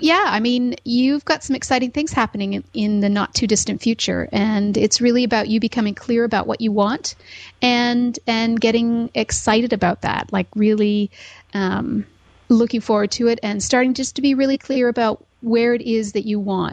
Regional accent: Owen Sound, Ontario, Canada; I grew up in Owen Sound, so this is kind of exciting for me.

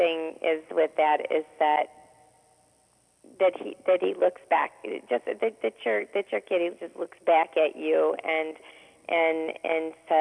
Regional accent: London, Ontario, Canada; I'm from London, Ontario.

